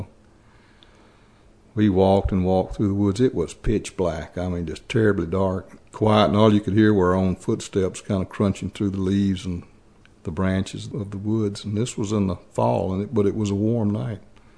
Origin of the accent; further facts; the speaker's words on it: Ridgetop, Tennessee, United States; Well, I grew up in Ridgetop, Tennessee. It's a little village, I'd call it. Maybe more like a little hamlet about 20 miles north of Nashville.